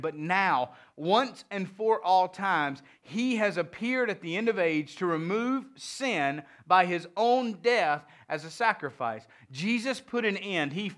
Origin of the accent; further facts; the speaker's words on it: the South, United States; accent: southern; There's my southern accent ruining me from speaking good Hebrew.